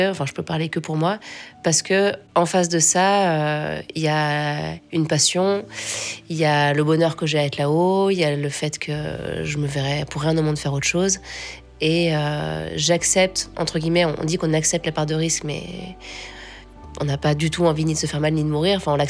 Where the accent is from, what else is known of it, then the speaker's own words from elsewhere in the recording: Servoz, Auvergne-Rhône-Alpes, France; also born or lived in Chamonix; Donc moi, je suis née à Chamonix, j'ai grandi à Servoz, juste à côté de ma maison.